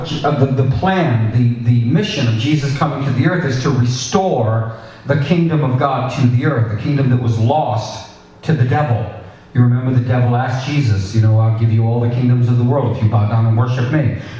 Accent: Canada; I'm French Canadian myself

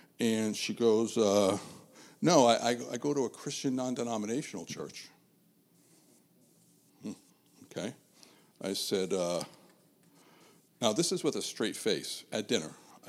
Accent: Pawtucket, Rhode Island, United States; I grew up Roman Catholic in Pawtucket. I returned to my local parish and started the obligatory Catholic rituals.

